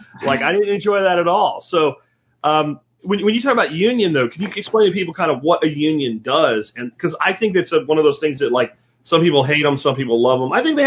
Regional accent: Pennsylvania, United States; I grew up in Pennsylvania. There's a lot of that shit up there.

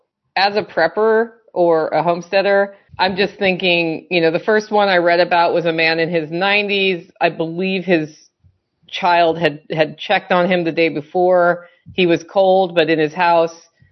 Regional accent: Portland, Oregon, United States; So I'm from Portland, Oregon, where we get ice.

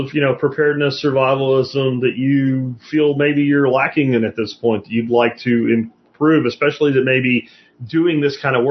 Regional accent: Pennsylvania, United States; Where I grew up in Pennsylvania was a lot like that. It's like the edge of Appalachia, but it's still Appalachian.

